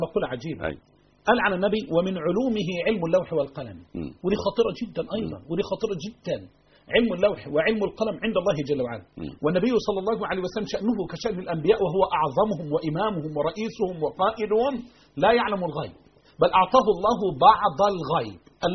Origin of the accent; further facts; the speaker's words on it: Egypt; إن إحنا شعب مصري بالذات شعب طيب جدا